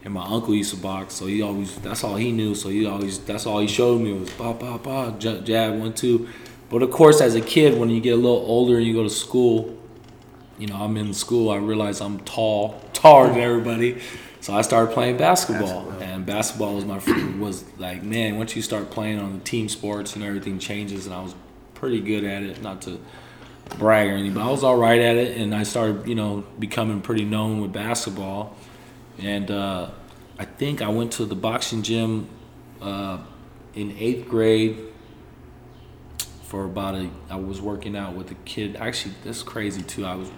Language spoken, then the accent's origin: English; Hollister, California, United States; I was born and I was pretty much born and raised here in the Hollister. Was here ever since I was 2 years old. Went to school out here.